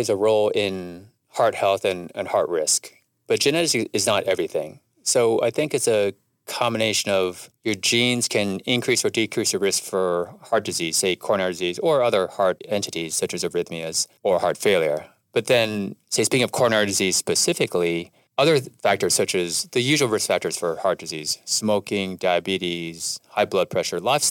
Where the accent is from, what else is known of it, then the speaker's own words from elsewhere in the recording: Columbus, Ohio, United States; So I grew up in Columbus, Ohio, and my dad was a cardiologist.